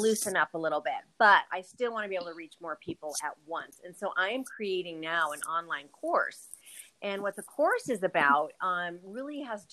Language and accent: English; Broomfield, Colorado, United States; I'm from Broomfield, Colorado